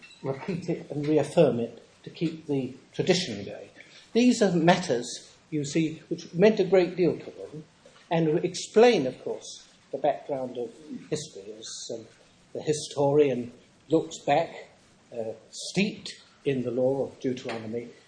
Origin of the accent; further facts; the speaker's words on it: England, United Kingdom; at least in my home country, England